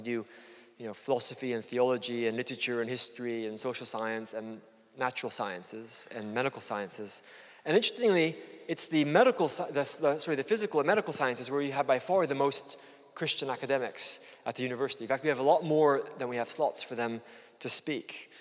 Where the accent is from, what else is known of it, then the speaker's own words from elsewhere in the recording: Gabon; I grew up in Gabon in Central Africa